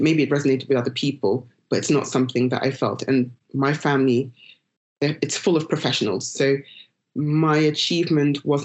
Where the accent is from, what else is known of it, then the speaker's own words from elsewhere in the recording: United Kingdom; so I'm African-British, my parents are African, I'm British by virtue of being born here and having spent the majority of my life here.